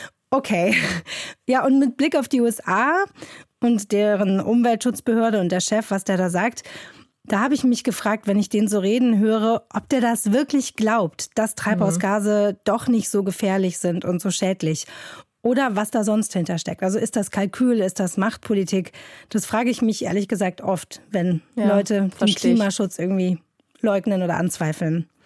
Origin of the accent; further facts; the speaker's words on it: Hamburg, Germany; als Hamburgerin, ne, norddeutscher Sommer.